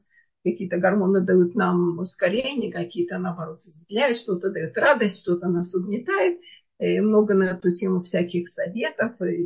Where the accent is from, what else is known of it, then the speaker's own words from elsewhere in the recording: Vilnius, Vilnius County, Lithuania; то есть я из Литвы, из Вильнюса, этого города.